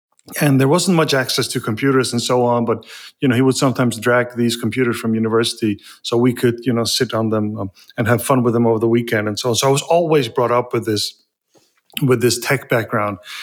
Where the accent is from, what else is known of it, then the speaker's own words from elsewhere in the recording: Faroe Islands; Yeah, I probably grew up in a pretty unlikely place. I come from a place called the Faroe Islands.